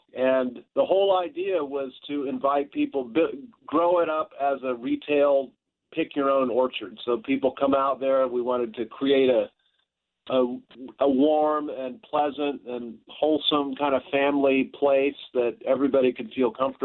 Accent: Overland Park, Kansas, United States; So despite the fact that I grew up in Overland Park in the suburbs, I've always had a real interest in that.

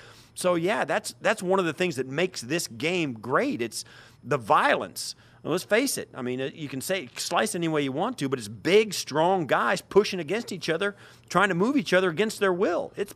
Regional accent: Kansas, United States; I grew up in the Midwest in Kansas, right in the heartland.

